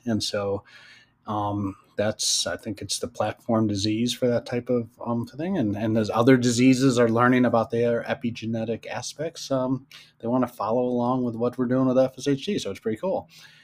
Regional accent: United States; as an American, you think I'd know things better than that.

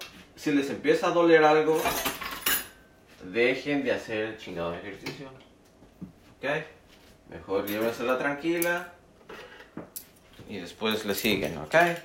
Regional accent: State of Mexico, Mexico; Nací en el DF, pero me criaron en el Estado de México, que está bien pinche al ladito. Pero según la jefa, soy chilango.

